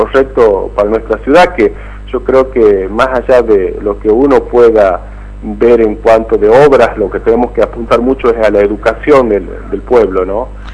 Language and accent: Spanish; Tafí Viejo, Tucumán, Argentina; Estoy a 3 cuadras del pasaje Ricardo Balbín. Ahí, bueno, ahí me crié, ahí vivo